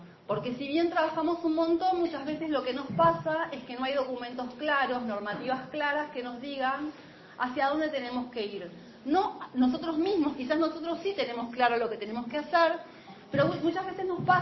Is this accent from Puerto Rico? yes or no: no; Buenos Aires, Argentina; Yo vengo de Buenos Aires y pensaba encontrarme con mucha gente, pero no con tanta.